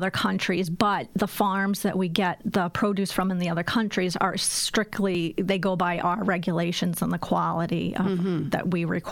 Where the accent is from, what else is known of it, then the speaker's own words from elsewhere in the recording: Maryland, United States; also born or lived in Massachusetts; I'm originally from Maryland, so believe it or not, I grew up on a farm, and my mother canned. We had our own pigs.